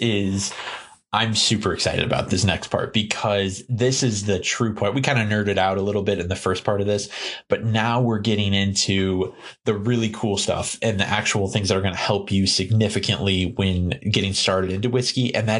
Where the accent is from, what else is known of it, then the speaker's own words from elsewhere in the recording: United States; because we are, well, I am an American, right?